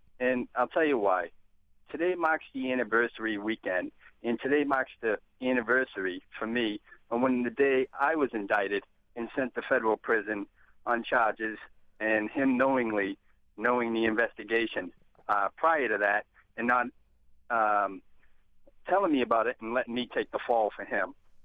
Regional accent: Boston, Massachusetts, United States; as a young kid growing up in the projects and growing up in South Boston, I got involved in criminal activities.

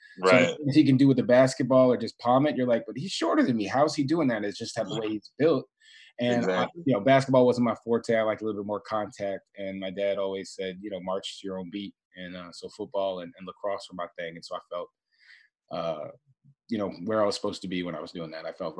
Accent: Boston, Massachusetts, United States; I'm from Boston, Massachusetts, a blue collar town.

